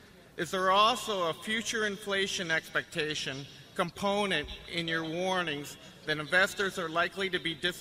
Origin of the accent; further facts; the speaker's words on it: Durham, North Carolina, United States; I'm from Durham, North Carolina.